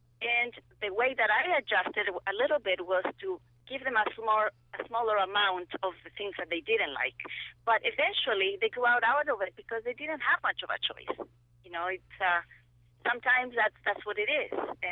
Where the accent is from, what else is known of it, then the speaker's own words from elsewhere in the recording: Chile; now in United States; I am a foreigner, and so is my husband. My husband is French, and I'm from Chile.